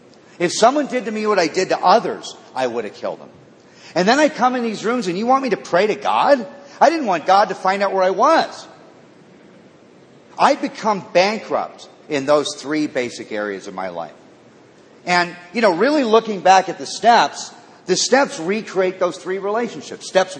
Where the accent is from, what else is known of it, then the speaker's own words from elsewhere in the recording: Malibu, California, United States; And I said, you know, I grew up in Malibu. I want a yacht and a Learjet.